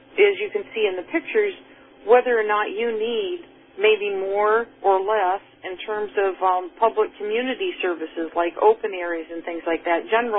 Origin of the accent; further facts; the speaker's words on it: Chula Vista, California, United States; now in San Diego, United States; Chula Vista happens to be my hometown. I live in San Diego. My business is in San Diego. I actually grew up in Chula Vista, went to Chula Vista High School.